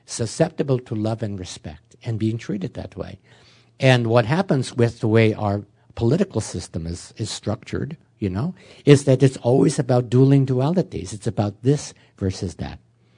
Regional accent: Oklahoma, United States; I believe it or not, I grew up in Oklahoma. I'll explain the accent. I grew up in Oklahoma in a Methodist family.

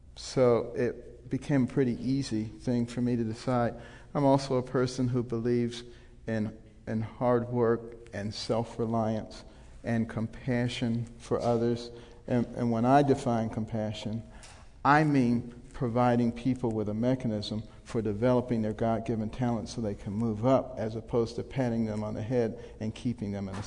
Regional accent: Detroit, Michigan, United States; also born or lived in Ann Arbor / Baltimore; Growing up in Detroit, you know, going to Yale, a bastion of liberalism, coming back to Ann Arbor, a bastion of liberalism, going to Baltimore, a bastion of liberalism.

